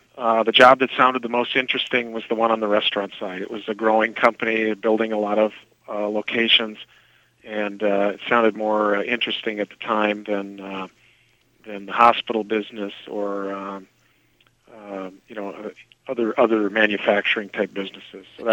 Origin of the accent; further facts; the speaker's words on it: St. Paul, Minnesota, United States; Minneapolis, St. Paul. I grew up in St. Paul.